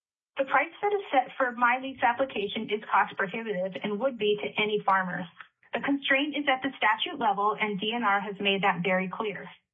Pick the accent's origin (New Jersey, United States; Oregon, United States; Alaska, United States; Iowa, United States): Alaska, United States; I was born and raised in Alaska and have been farming here for over two decades.